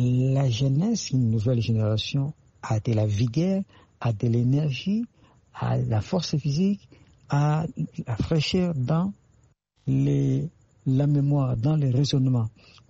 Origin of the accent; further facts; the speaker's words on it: Kinshasa, DR Congo; habitant de Kinshasa, capitale de la République de Mokanji, mon pays d'origine.